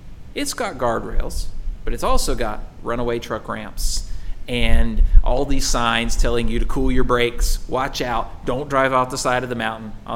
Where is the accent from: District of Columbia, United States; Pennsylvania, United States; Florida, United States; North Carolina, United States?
North Carolina, United States; Spruce Pine; there is a road from my hometown in Spruce Pine down to Marion, which for us was the big city.